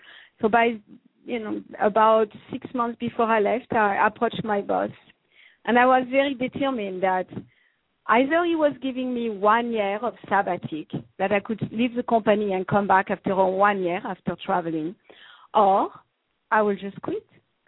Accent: France; English is a second language; moved away as an adult; So as you can hear, I'm from France. I was born and raised in France until around 25 years old. And when I was 25, I decided that I wanted to travel.

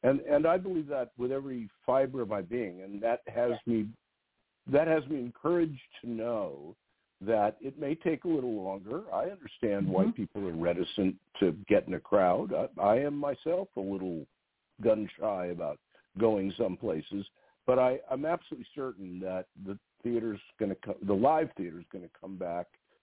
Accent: Los Angeles, California, United States; also born or lived in Seattle; I was born in Seattle, Washington, and my family moved to Los Angeles when I was about 6 and a half years old. So I was brought up in L.A., but I'm a Seattle boy.

